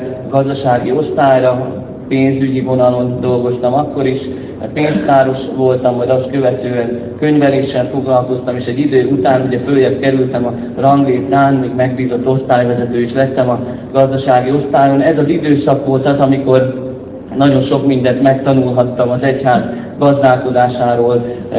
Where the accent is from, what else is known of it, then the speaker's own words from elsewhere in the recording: Pilis, Pest, Hungary; Pilisen növekedtem, nevelkedtem